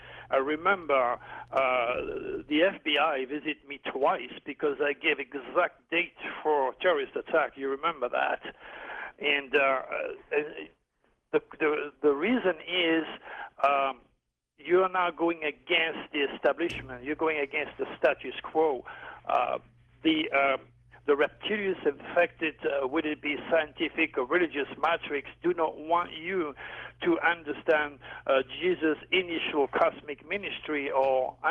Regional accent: Provence-Alpes-Côte d'Azur, France; I was born in Provence, and when I was a kid, I used to go into the house of Nostradamus before they turned it into a museum.

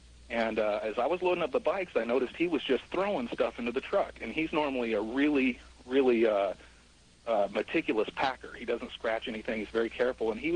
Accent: Aloha, Oregon, United States; from Aloha.

